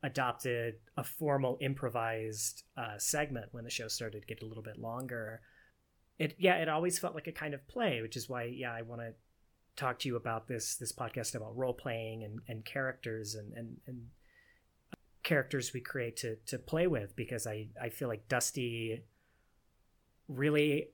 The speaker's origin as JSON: {"language": "English", "region": "the South", "country": "United States", "tie": "born or raised there", "lives_now": "Minnesota, United States", "said": "I grew up in the South, and I felt oddly at home when I moved to Minnesota."}